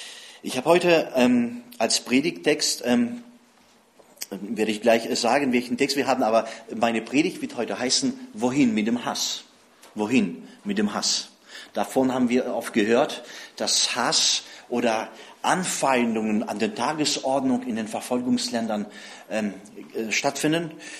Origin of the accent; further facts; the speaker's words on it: Siberia, Russia; now in Germany; Nun, ich bin geboren und aufgewachsen in Sibirien